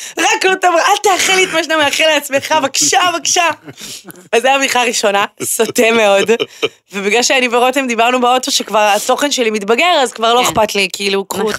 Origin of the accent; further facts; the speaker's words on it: Rehovot, Central District, Israel; born there; אני נולדתי ברחובות... אני סיימתי בבית ספר דשליט ברחובות.